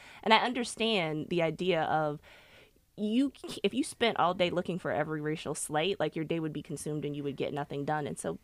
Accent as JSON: {"language": "English", "region": "Virginia", "country": "United States", "said": "I'm from Virginia. I can speak English, right?"}